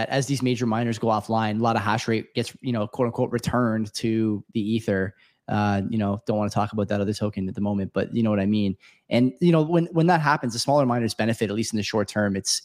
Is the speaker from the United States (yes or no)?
no; Canada; speaking as a Canadian